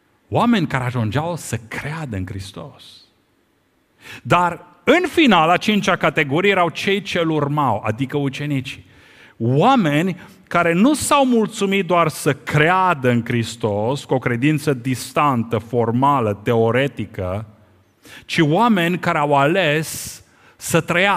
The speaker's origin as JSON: {"language": "Romanian", "town": "Curtici", "region": "Arad County", "country": "Romania", "tie": "born or raised there", "said": "Eu am copilărit la Curtici."}